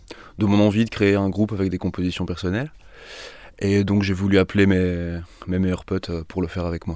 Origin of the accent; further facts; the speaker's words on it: Belgium; Denis et moi-même, nous sommes de Belgique.